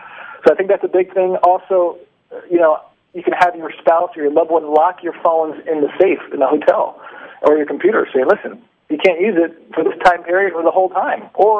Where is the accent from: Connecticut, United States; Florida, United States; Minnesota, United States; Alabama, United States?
Connecticut, United States; Well, actually, I grew up in Connecticut, was always amazed with air travel